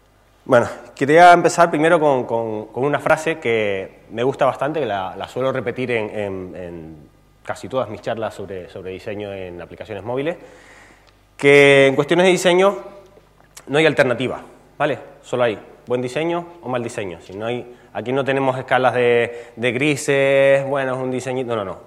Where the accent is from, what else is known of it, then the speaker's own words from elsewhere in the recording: Canary Islands, Spain; vengo de Tenerife